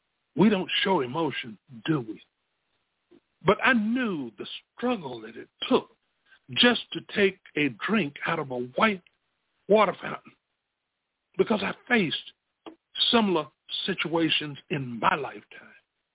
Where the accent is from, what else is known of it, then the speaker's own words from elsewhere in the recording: Spartanburg, South Carolina, United States; born there; I was born in the Spartanburg Regional Colored Hospital. We couldn't go to the white hospital.